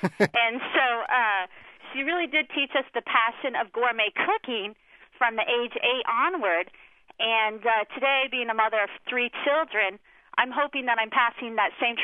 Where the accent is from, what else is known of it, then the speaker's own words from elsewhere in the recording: Portland, Oregon, United States; growing up in Northwest Portland in the 70s, there were a lot of artists.